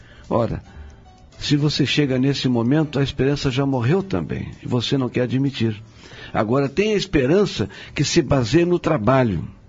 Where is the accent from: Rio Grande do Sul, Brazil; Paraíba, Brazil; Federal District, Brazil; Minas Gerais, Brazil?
Rio Grande do Sul, Brazil; Itaqui; Eu sou brasileiro. Eu moro aqui e vou ficar aqui. Eu não vou embora. Eu moro aqui, eu sou brasileiro. Eu sou itaquiense, rapaz. Eu não vou sair no meu Itaqui.